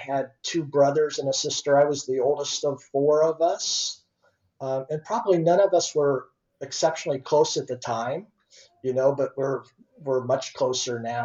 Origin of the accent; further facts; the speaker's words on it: Indiana, United States; So I did grow up in Indiana. You know, I grew up in North Central Indiana.